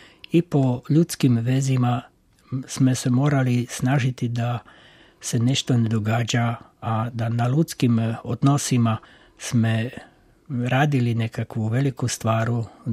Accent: Slovakia; Croatian is a second language; dolazim iz Slovačke.

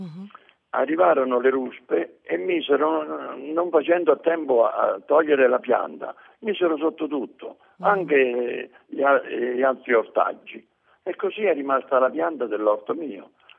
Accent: Tremonti, Abruzzo, Italy; negli anni 50, nel mio paese, dove io sono nato, sempre vicino a Tagliacozzo, Tremonti

